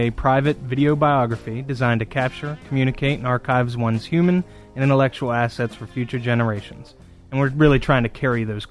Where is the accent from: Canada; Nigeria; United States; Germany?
United States; Pennsylvania; I'm from Center County, Pennsylvania.